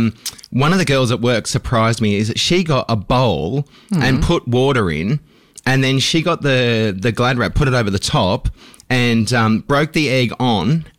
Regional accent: Sydney, New South Wales, Australia; also born or lived in Melbourne; now in Queensland, Australia; So I'm born and raised in Western Sydney.

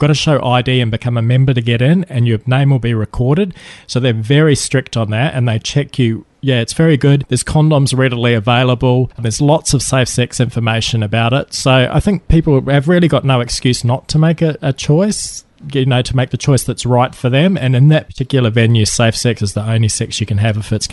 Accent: Australia; And I told him I was from Australia and said, I don't know, they just, "Oh, we love Aussies over here."

